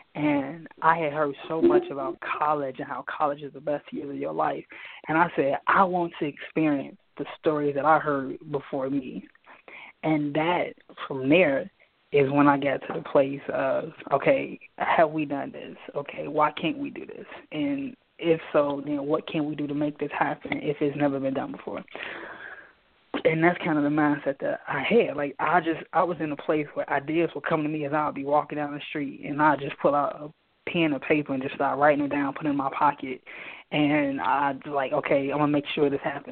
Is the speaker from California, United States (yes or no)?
yes; Inglewood, California, United States; because I grew up in Inglewood, In that neighborhood, you know, you're looking at the crackheads, the abandoned buildings.